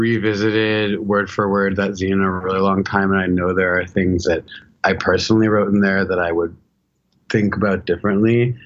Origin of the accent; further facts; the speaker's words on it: Philadelphia, Pennsylvania, United States; now in Toronto, Canada; I had moved to Toronto. I'm originally from Philly